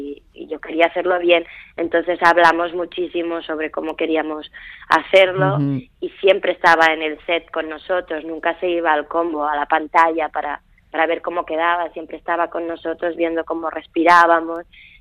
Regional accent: Barcelona, Catalonia, Spain; Mi tierra, claro.

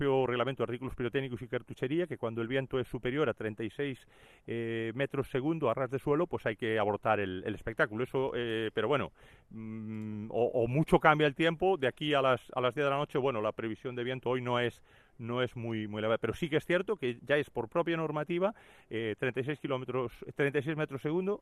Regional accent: Galicia, Spain; lo protegemos de la lluvia, porque venimos de Galicia, claro

